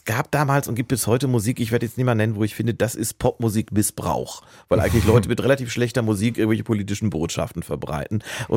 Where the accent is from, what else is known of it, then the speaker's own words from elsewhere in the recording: Duisburg, North Rhine-Westphalia, Germany; ich bin ja kein Kölner, Ruhrgebiet ist anders, aber ich saß damals in Duisburg, war so 12, 13